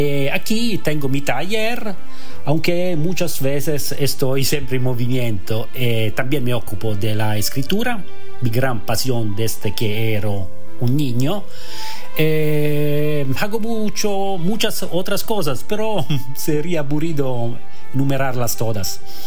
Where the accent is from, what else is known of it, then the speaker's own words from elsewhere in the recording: Croatia; born there; Spanish is a second language; also born or lived in Germany / Italy; Nací en Croacia, la tierra del destino, y viví durante 10 años en Alemania, en la selva negra, Schwarzwald